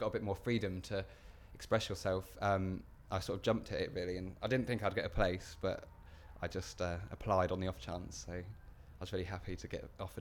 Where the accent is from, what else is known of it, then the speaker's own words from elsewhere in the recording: Reading, South East England, United Kingdom; I'm 25 years old and I'm from Reading in Berkshire.